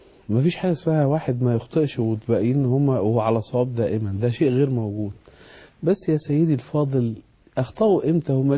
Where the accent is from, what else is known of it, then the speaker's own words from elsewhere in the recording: Egypt; احنا مصريين،